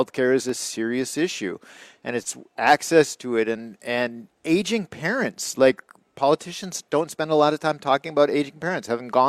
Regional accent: River Falls, Wisconsin, United States; like where I grew up in River Falls, right, you're going to have access to pretty good healthcare.

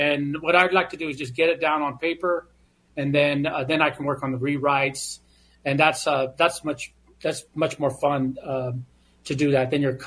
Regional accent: Phoenix, Arizona, United States; Gila River is south of Phoenix area. I was born and raised in Phoenix, and member of my tribe.

